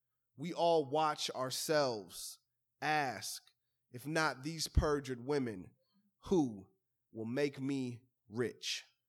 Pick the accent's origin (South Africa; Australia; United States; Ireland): United States; Chicago, Illinois; so I'm from Chicago, and in my neighborhood, the way that we would like make promises to each other